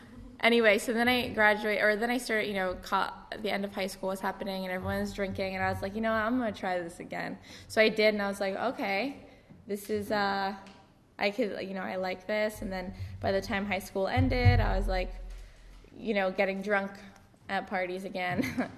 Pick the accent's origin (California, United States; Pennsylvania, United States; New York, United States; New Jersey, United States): New York, United States; Long Island; Before that, I grew up on Long Island. I'm from a really big family. I have 7 siblings.